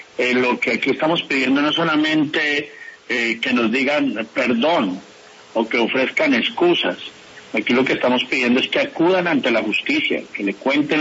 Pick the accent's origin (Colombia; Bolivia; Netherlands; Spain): Colombia; lo que nosotros necesitamos es exigirles como colombianos